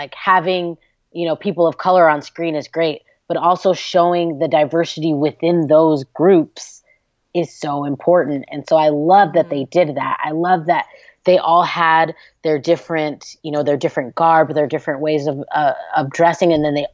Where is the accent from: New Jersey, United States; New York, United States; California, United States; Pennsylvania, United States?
California, United States; I live in California and have been born and raised there by other people who were born and raised in California.